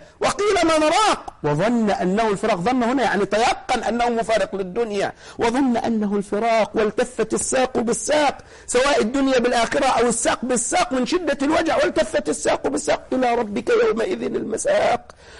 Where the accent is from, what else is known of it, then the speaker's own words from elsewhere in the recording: Egypt; للأسف كثير من المقابر عندنا في مصر ليست على السنة